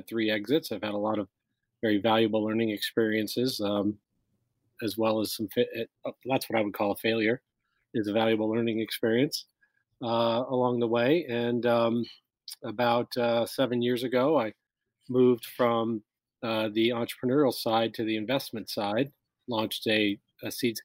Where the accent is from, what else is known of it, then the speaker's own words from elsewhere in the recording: California, United States; I grew up in Silicon Valley and in the tech field, and was always very excited about the promise of technology